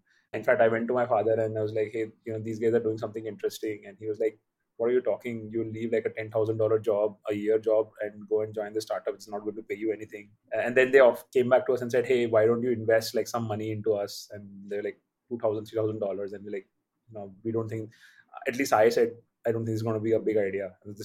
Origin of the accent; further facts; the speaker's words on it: Ghaziabad, Uttar Pradesh, India; I grew up in this town near Delhi, the capital of India, called Ghaziabad. It's a small town in Uttar Pradesh. And it's 1 hour away from Delhi. It used to be it is still an industrial town.